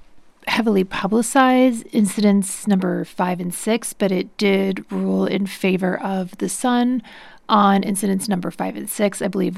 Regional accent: Brisbane, Queensland, Australia; an email from my mother with an attachment of a newspaper article from my hometown in Brisbane.

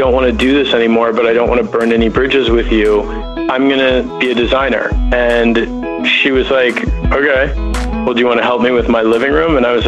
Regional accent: Minneapolis, Minnesota, United States; So you have to picture a kid growing up in suburban Minneapolis with a incredible amount of hair product basically every day.

